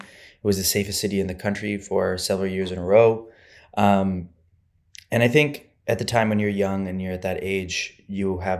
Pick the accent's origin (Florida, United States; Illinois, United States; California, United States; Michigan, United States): Michigan, United States; Ann Arbor; born there; So, you know, I was born in Michigan, Ann Arbor.